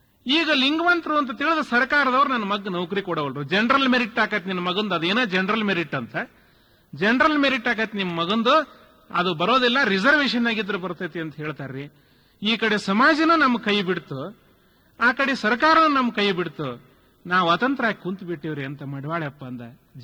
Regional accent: Karnataka, India; ಅದೇ ನಿಮ್ಮ ಅಲ್ಲಿ ವರವಿ ಹತ್ರನೇ ನಮ್ಮ ಊರು.

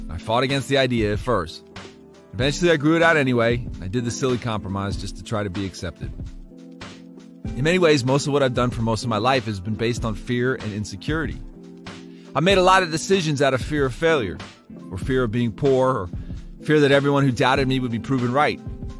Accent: Florida, United States; In fact, growing up in South Florida, the highest compliment I could have ever gotten was for someone to say, "Hey, are you Cuban or Puerto Rican?"

